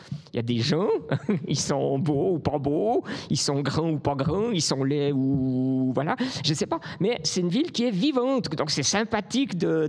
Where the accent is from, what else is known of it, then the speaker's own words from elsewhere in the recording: Vaud, Switzerland; accent: Vaudois; Ça, je ne parle pas très bien. J'ai l'accent vaudois.